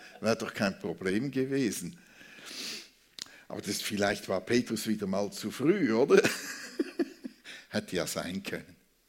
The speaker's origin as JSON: {"language": "German", "country": "Switzerland", "said": "Ja, also als Schweizer machen wir immer wieder eine Abstimmung"}